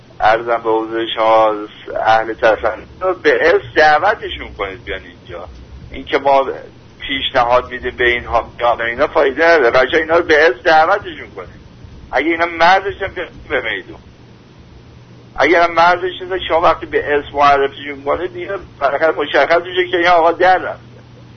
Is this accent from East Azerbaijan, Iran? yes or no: no; Shiraz, Fars, Iran; now in Tehran, Iran; من شیرازی هستم از تهران.